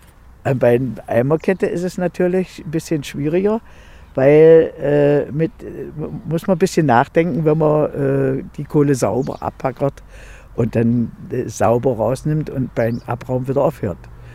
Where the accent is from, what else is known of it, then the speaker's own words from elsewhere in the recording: Jüdenberg, Saxony-Anhalt, Germany; Ich bin 70 Jahre alt. Ich komme aus Jüdenberg